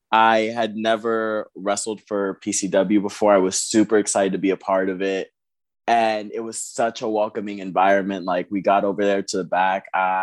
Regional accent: Pompano Beach, Florida, United States; also born or lived in San Juan, Puerto Rico / Las Vegas, United States; I actually grew up in Pompano Beach, Florida. I was born in San Juan, Puerto Rico, but my dad and my mom wanted to give us a better life. So we moved out to Vegas till I was about 9 years old.

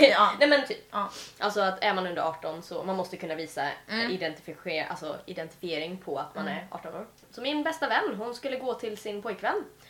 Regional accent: United States; där jag växte upp i USA

